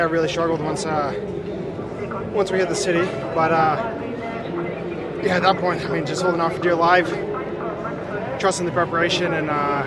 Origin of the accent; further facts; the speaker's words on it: Texas, United States; And I come from Texas, and I spent the summer there this year after the Giro